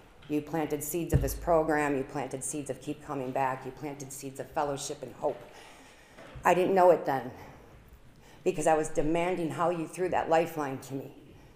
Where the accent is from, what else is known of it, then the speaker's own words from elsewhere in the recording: Arizona, United States; So, like I said, I am from Arizona. I am originally from here